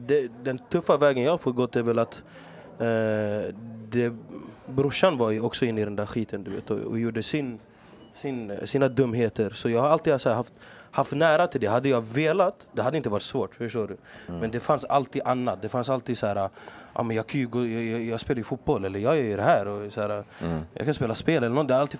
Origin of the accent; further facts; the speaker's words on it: Stockholm, Stockholm County, Sweden; Jag växte upp på Hagsätra, ensamstående mamma. Farsan satt inne i Chile.